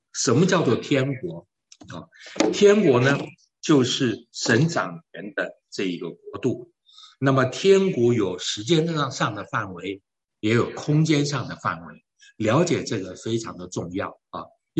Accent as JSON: {"language": "Chinese", "country": "Taiwan", "said": "或者我们从台湾来"}